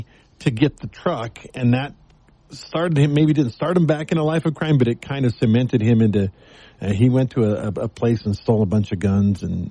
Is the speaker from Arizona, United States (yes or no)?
no; Texas, United States; I grew up in Texas. Guns were not a big deal.